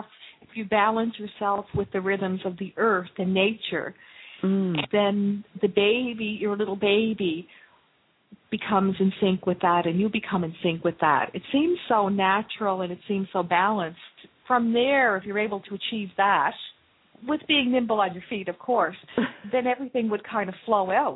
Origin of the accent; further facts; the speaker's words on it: Nova Scotia, Canada; since I'm from Cape Breton Island